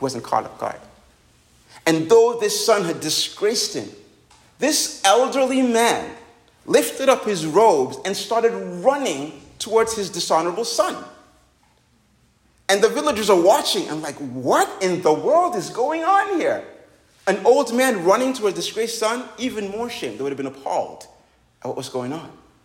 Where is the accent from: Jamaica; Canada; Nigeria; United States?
Nigeria; I'm a Nigerian. I totally get that.